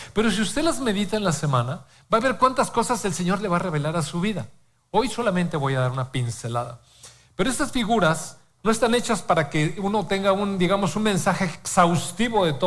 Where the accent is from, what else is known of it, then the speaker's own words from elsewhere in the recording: Mexico City, Mexico; Yo pues siempre he vivido en la ciudad, nací en la Ciudad de México, así es que soy más citadino que... No puedo andar sin zapatos porque todo se me encaja en los pies. Entonces, citadino.